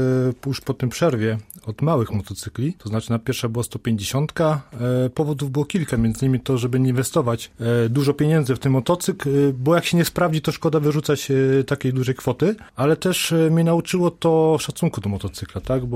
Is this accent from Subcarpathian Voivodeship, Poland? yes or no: no; Kuyavian-Pomeranian Voivodeship, Poland; Ja pochodzę ze wsi na Kujawach.